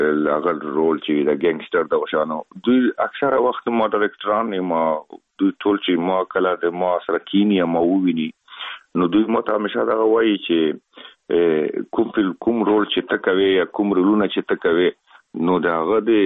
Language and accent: Pashto; Afghanistan; خلک خبر دي چې زه افغاني یم